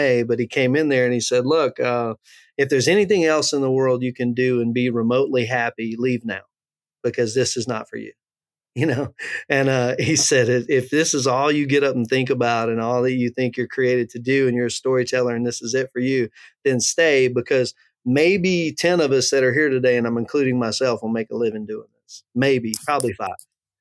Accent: Louisiana, United States; also born or lived in Texas; growing up in Southwest Louisiana, Southeast Texas, most of my family was from the Vidor, Beaumont, Texas area over to Shreveport or Lake Charles

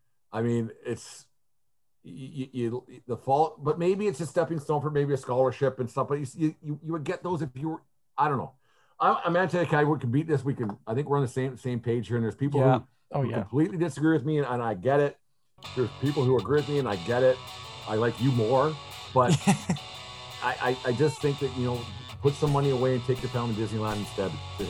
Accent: Fort Macleod, Alberta, Canada; we grew up in Fort McLeod in the 80s and the early 90s there

